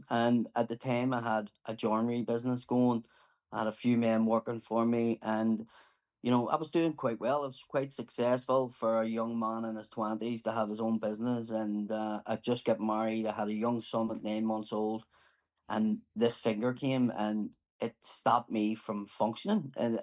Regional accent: Ireland; But I just think as Irish people, we're just able to laugh at ourselves and able to laugh.

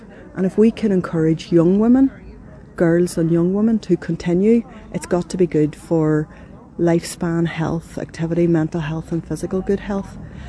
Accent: Bangor, Northern Ireland, United Kingdom; Round water all my whole life, growing up in Bangor. Mm-hmm. So the sea was a big thing, and great to be reconnecting here as well.

